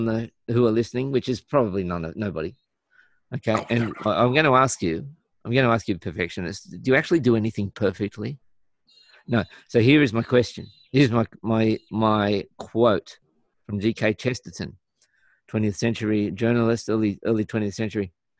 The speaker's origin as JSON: {"language": "English", "country": "Australia", "said": "Hint. I'm from Australia."}